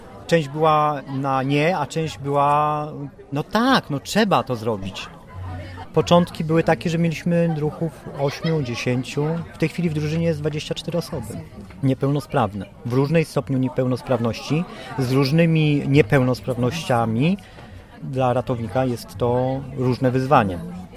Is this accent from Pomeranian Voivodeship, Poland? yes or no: no; Warsaw, Masovian Voivodeship, Poland; Moje związki ze strażą dosyć późno się zaczęły tak naprawdę, bo ja się wychowałem w Warszawie.